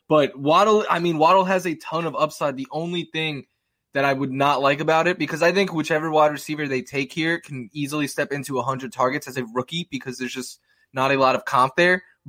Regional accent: New York City, New York, United States; So, yeah, I'm from New York City, and I have a ton of Giants friends

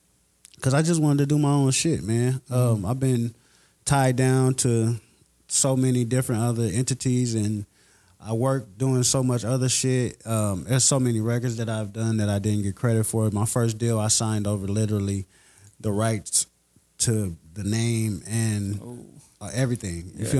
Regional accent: Las Vegas, Nevada, United States; I think the way that I was brought up in Vegas, it puts me in a different position because a lot of the rappers from the city are really my partners.

